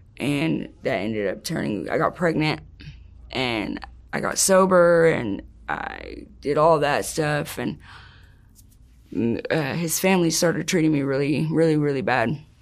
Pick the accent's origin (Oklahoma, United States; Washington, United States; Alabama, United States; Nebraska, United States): Oklahoma, United States; Oklahoma City; Oklahoma City, Oklahoma.